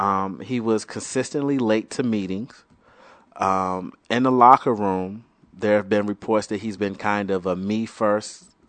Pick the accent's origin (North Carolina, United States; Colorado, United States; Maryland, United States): Maryland, United States; We're from the Washington D.C. area, PG County to be exact.